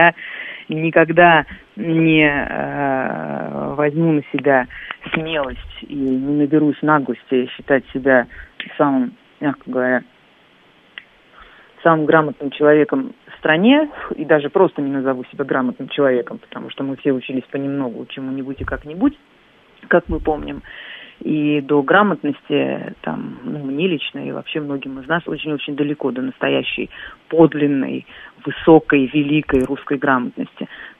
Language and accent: Russian; Krasnodar Krai, Russia; Я выросла на Кубани, я очень люблю эту кубанскую балачку